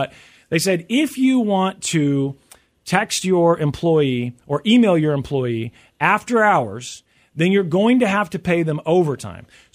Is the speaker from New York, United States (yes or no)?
no; Missouri, United States; My home state of Missouri was not included.